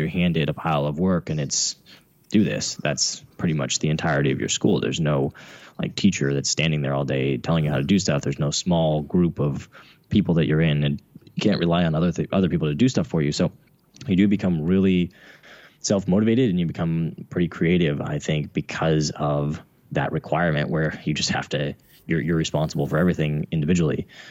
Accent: California, United States; Yeah, so I am from the Central Valley in California, which is not the California you think of. It's basically like the Midwest. Yeah. It's farm country. I grew up on what used to be an almond orchard

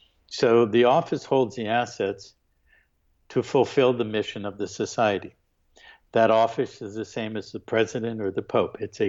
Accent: California, United States; I'm an American national. I am a Californian

